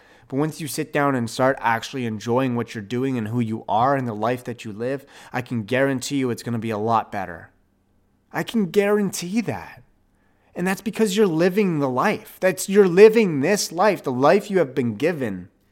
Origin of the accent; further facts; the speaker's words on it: Ottawa, Ontario, Canada; Ottawa, my hometown. That's insane. Our city, home city.